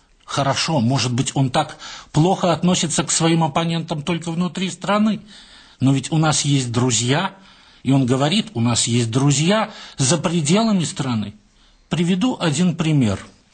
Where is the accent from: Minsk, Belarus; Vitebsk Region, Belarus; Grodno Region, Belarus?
Grodno Region, Belarus; Grodno; Я гродненец, я представляю, какой это будет катастрофой для моего родного города.